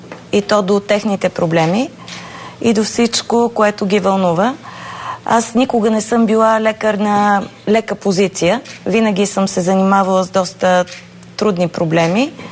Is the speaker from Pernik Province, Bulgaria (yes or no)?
yes; Pernik, Pernik Province, Bulgaria; Аз съм перничанка, защото се явявам на кампания. Би трябвало да започна от това. На 57 години съм.